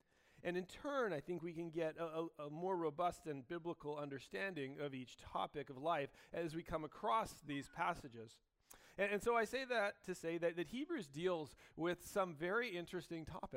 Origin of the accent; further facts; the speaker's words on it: Canada; I thought, I'm so Canadian, eh?